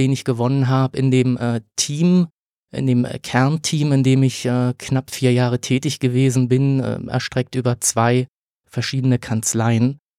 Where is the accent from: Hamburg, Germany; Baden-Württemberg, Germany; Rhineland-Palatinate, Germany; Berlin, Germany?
Berlin, Germany; Also ich bin in Berlin geboren, habe dann hier Abitur gemacht